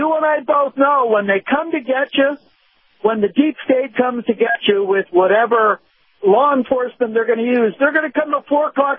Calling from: Tampa, Florida, United States; Hello, Captain. … from Tampa.

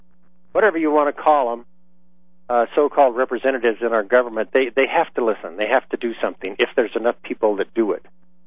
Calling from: Florissant, Colorado, United States; I'm calling from Florissant, Colorado.

